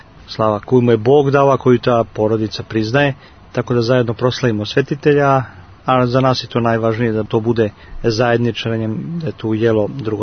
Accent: Cetinje, Montenegro; ili kao što kod nas na Cetinju zovu velike praznike strašni svetac.

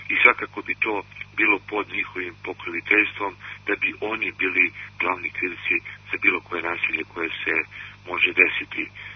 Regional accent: Montenegro; now in Serbia; mi ljudi poreklom iz Crne Gore, Srbi iz Crne Gore

